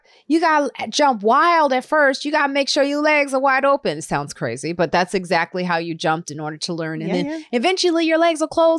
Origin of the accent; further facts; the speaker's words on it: Highland Park, Illinois, United States; also born or lived in Chicago; so I grew up in Highland Park and then moved to the south side of Chicago, which is a Black neighborhood on the south side of Chicago. Then moved to the suburbs of Chicago, which was a diverse neighborhood.